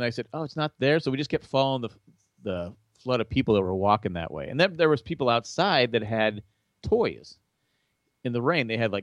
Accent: Illinois, United States; I do, and I'm from Illinois.

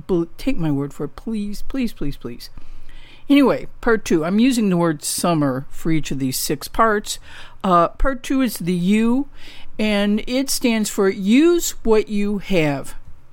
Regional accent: St. Louis, Missouri, United States; like St. Louis or south of Chicago, where I grew up in St. Louis, Mr. D grew up south of Chicago

